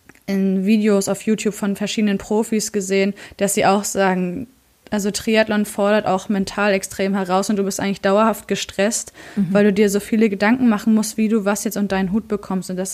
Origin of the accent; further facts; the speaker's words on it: Mecklenburg-Vorpommern, Germany; da in meinem Heimatbundesland Mecklenburg-Vorpommern, da nimmt das schon auch zu.